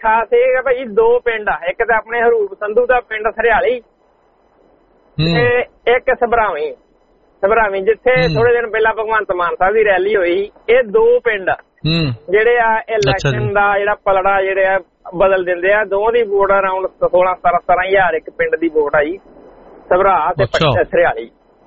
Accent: Khadoor Sahib, Punjab, India; ਤੇ ਮੇਰਾ ਪਿੰਡ ਵੈਸੇ ਖਡੂਰ ਸਾਹਿਬ ਦੇ ਵਿੱਚ, ਮੇਰਾ ਪਿੰਡ ਖਡੂਰ ਸਾਹਿਬ ਚ ਆਉਂਦਾ।

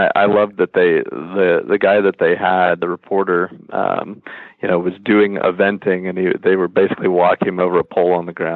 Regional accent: California, United States; Primarily, I grew up actually out in California competing

